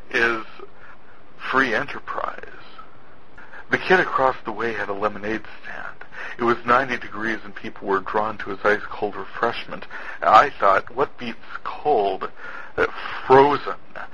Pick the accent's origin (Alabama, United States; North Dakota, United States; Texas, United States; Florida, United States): North Dakota, United States; I am from North Dakota, where after 3 or 4 days of above-freezing temperatures, we had a cold front come in from Canada.